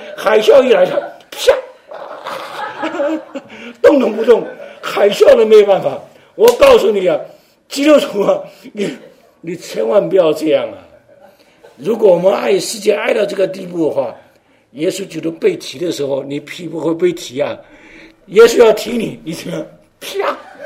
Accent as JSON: {"language": "Chinese", "country": "China", "said": "但是我们中国人你知道，我们最后一个移民的目标是哪里？天国"}